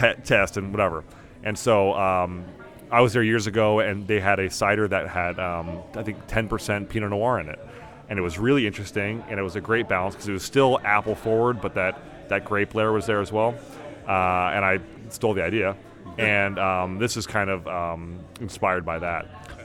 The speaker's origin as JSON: {"language": "English", "town": "Toronto", "region": "Ontario", "country": "Canada", "said": "I'm from Toronto, and so I go up there to visit family quite often"}